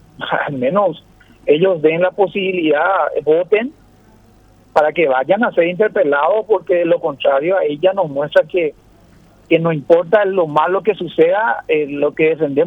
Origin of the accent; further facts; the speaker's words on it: Paraguay; yo soy como paraguayo, como patriota